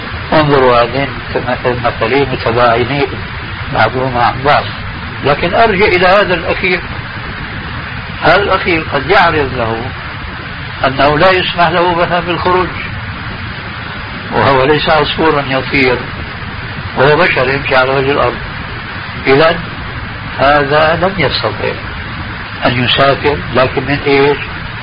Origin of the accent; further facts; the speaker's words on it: Syria; كما يقولون عندنا في سوريا بيسند الحيطان